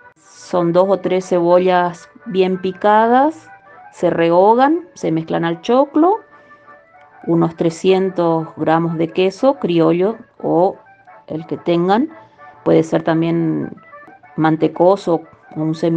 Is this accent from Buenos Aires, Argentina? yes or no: no; Corrientes, Argentina; Soy de Corrientes, una hermosa provincia del litoral argentino